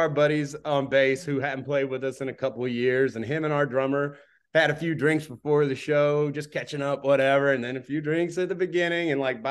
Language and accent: English; Roanoke, Virginia, United States; But we were playing New Year's Eve 2017 going into 2018 in my hometown, Roanoke, Virginia.